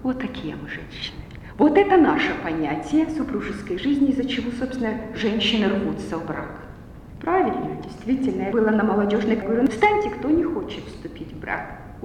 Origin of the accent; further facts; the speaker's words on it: Germany; Russian is a second language; Я из Германии, поэтому я вам скажу, как переводится супружеская жизнь или семейная жизнь по-немецки.